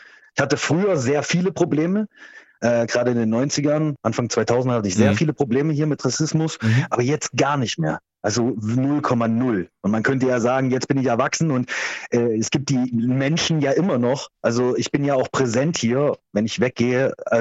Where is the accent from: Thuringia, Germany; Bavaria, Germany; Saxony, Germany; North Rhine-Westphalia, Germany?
Saxony, Germany; Sohland an der Spree; Bei Bautzen in einem kleinen Dorf namens Soland an der Spree, an der tschechischen Grenze, genau.